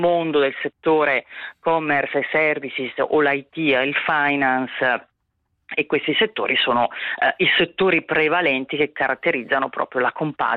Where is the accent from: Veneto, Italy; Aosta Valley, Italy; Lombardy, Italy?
Veneto, Italy; moved away; da veneta originaria, sulla quale rientro magari solo qualche weekend.